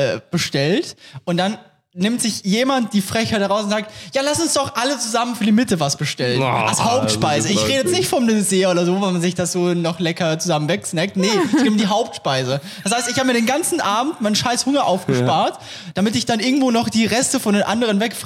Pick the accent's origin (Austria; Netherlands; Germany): Austria; ich bin Österreicher